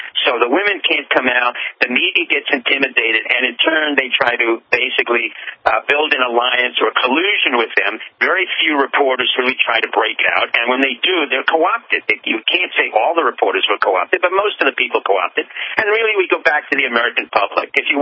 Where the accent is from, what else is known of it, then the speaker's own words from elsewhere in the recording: France; now in United States; Number one, I grew up in France, and I came to America because this is a country of opportunity.